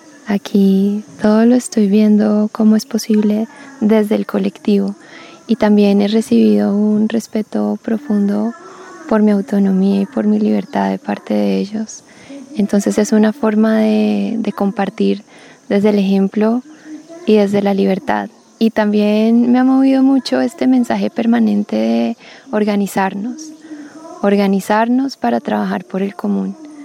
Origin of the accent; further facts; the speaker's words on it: Colombia; vengo de Colombia